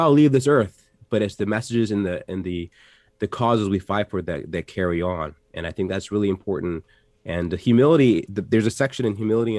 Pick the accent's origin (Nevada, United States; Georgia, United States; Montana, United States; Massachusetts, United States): Georgia, United States; Atlanta; I grew up in Atlanta, mm-hmm. and Atlanta in the late 80s and 90s. It was an incredible place to be with all these civil rights legends.